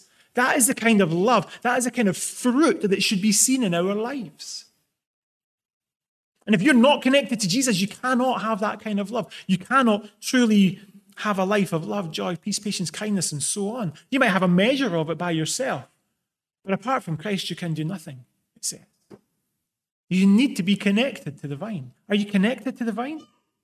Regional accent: Scotland, United Kingdom; accent: Scottish; I wouldn't even likely even need to open my mouth and speak for you to be pretty sure I was Scottish. But my accent alone does a pretty good job of marking me out as Scottish.

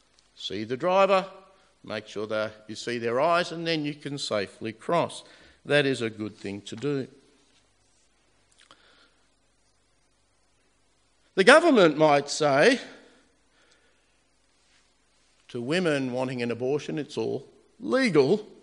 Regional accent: Queensland, Australia; when I was growing up in Queensland

